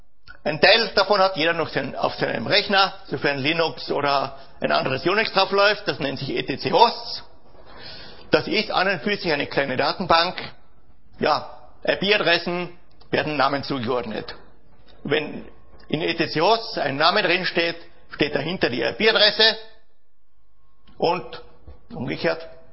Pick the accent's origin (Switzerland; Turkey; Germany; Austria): Austria